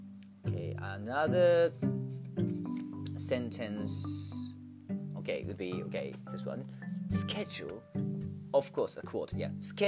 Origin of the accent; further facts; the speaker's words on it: Japan; first language Japanese; English is a second language; that's another good example of why I changed my accent, why I have chosen to speak in English accent, because tomato, that's how I say, or that's how we say tomato in Japanese.